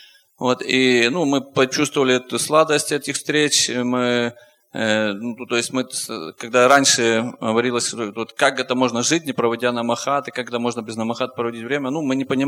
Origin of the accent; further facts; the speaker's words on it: Ivano-Frankivsk, Ivano-Frankivsk Oblast, Ukraine; я из Ивано-Франковска.